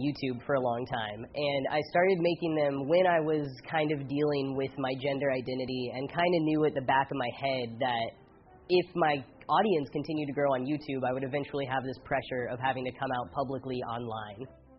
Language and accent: English; Texas, United States; I hardly had any gay or queer role models growing up in Texas in the 90s.